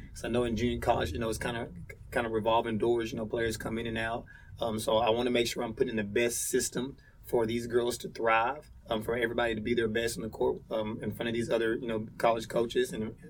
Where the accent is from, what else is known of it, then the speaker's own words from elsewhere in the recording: Gosling, Arkansas, United States; And I grew up in Gosling, Arkansas, which is a little more Northeast Arkansas.